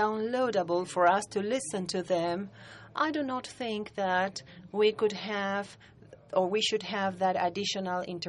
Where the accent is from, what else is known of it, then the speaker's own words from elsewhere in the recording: Argentina; English is a second language; I am from Argentina.